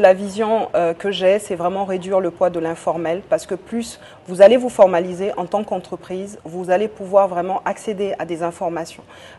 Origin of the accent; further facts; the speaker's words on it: Guinea; on doit tous se donner la main en tant que Guinéen, entrepreneur, mais aussi administratif